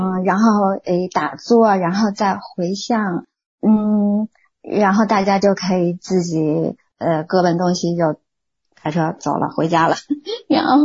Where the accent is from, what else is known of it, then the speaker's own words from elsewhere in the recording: China; 反正我去的时候就我一个中国人